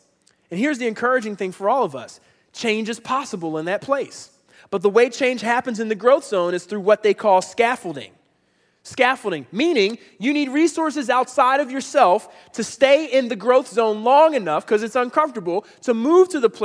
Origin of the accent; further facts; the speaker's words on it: Philadelphia, Pennsylvania, United States; I grew up in Philadelphia, in the city, and for some reason in the concrete streets of Philadelphia, there wasn't a lot of tent camping at night.